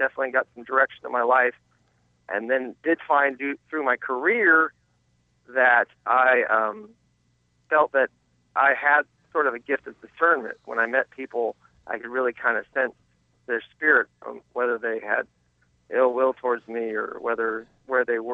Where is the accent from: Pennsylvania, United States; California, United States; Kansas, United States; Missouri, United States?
California, United States; I grew up in Calvary Chapel churches in Southern California, through Greg Laurie's church in Harvest and other churches in Redlands, California.